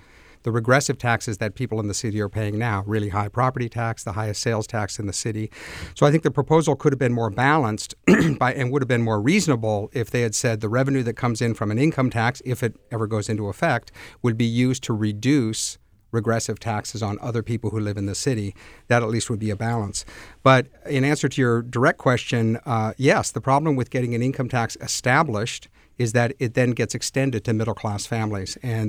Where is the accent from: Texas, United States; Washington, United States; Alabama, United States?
Washington, United States; Seattle; I have to respond to national critics who are going after my hometown, Seattle, which is a great place to live